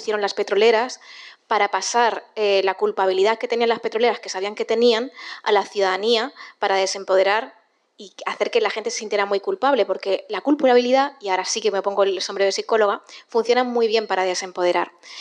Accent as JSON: {"language": "Spanish", "region": "Castilla-La Mancha", "country": "Spain", "accent": "La Mancha", "said": "Os he hecho muchas bromas de que soy manchega y mi acento es medianamente entendible"}